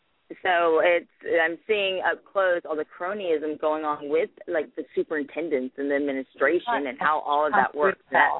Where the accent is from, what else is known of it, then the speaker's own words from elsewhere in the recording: Texas, United States; just to go up there as a mom and as a Texan.